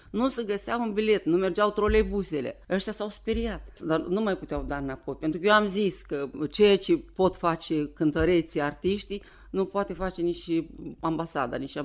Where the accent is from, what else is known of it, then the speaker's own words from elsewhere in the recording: Florești, Florești District, Moldova; born there; În județul Soroca, fostul județ Soroca, Florești, între Bălți și Soroca.